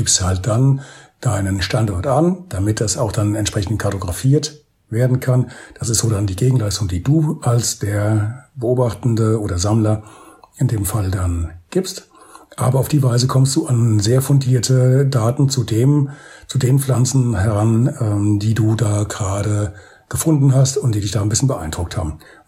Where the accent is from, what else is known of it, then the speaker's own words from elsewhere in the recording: Bad Orb, Hesse, Germany; mache so ein bisschen Werbung für meine Heimatstadt, für Bad Orb